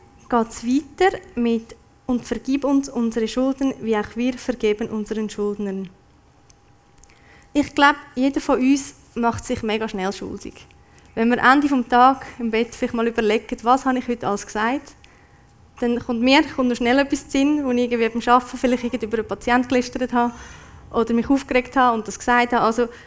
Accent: Switzerland; dass wir als Schweizer einfach denken

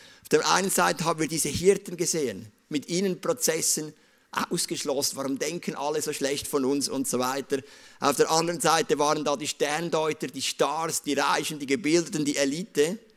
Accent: Zug, Switzerland; Ich bin ja in Zug groß geworden

